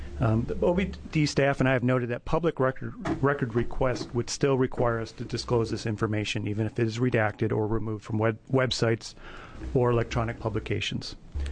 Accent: Portland, Oregon, United States; I'm from Portland, and I'm the Executive Director for the Board of Dentistry.

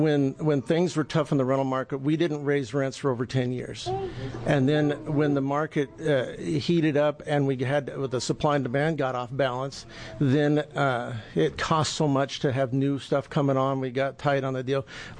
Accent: Bend, Oregon, United States; I come over from Bend today. My wife and I are native Bendites.

